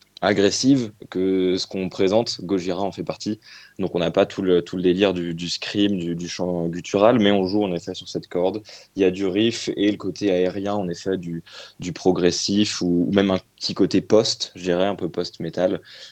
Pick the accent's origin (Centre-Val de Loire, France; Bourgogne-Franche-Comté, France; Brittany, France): Centre-Val de Loire, France; Tours; Donc, on vient de Tours.